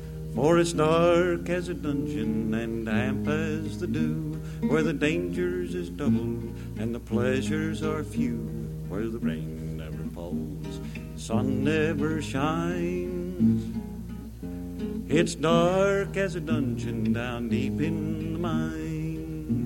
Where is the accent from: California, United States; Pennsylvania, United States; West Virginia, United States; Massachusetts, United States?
West Virginia, United States; I made the statement several times that I grew up in West By God, Virginia.